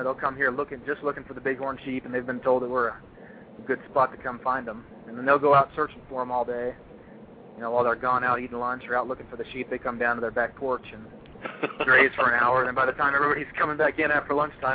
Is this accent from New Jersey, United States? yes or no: no; Texas, United States; and then done some, you know, hiking and climbing in my home state of Texas.